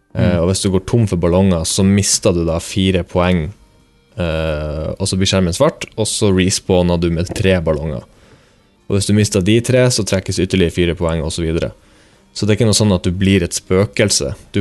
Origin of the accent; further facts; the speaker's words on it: Bodø, Nordland, Norway; Nå har jeg vært hjemme i Bodø nå.